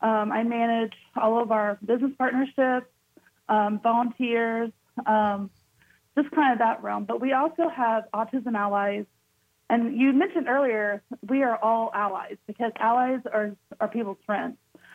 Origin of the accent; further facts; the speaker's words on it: Columbus, Indiana, United States; I grew up in Columbus, Indiana, and went to Columbus East High School.